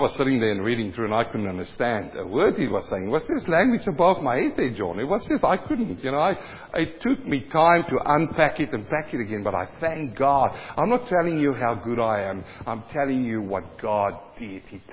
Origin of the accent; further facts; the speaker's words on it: South Africa; English is a second language; When I came from South Africa, I couldn't speak English for the life of me.